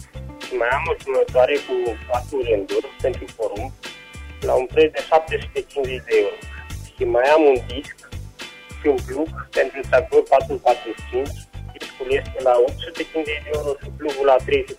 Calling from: Caransebeș, Caraș-Severin, Romania; de la Caransebeș și am o motocostitoare

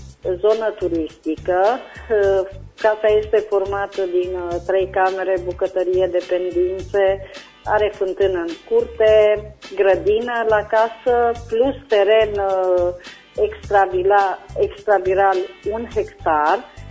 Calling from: Reșița, Caraș-Severin, Romania; din Reșița.

